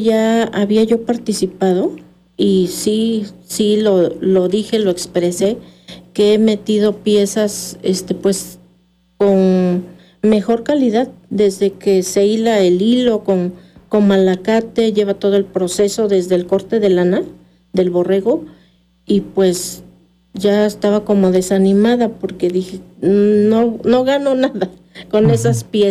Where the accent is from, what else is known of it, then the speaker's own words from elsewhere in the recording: Hueyapan, Morelos, Mexico; born there; ahí nací en Hueyapan … ahí pues nací entre los hilos.